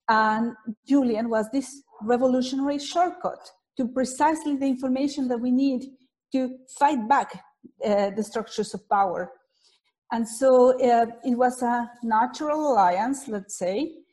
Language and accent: English; Guatemala; I was working in my home country in Guatemala on a genocide case.